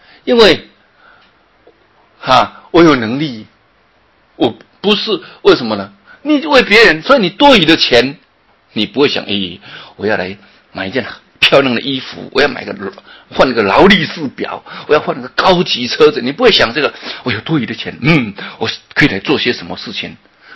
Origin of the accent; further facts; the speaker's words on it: China; 像我们中国人病床医院的后面都挂了观世音菩萨